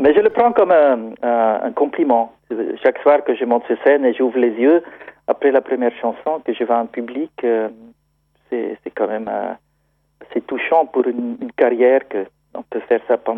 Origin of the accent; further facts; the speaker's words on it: Switzerland; Je suis suisse et j'ai grandi en Suisse.